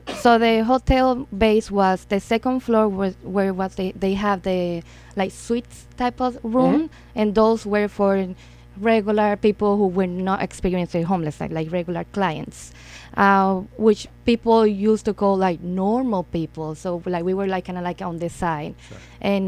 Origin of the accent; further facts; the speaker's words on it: Dominican Republic; moved away as an adult; I came from the Dominican Republic in 2011 with my daughter in my belly.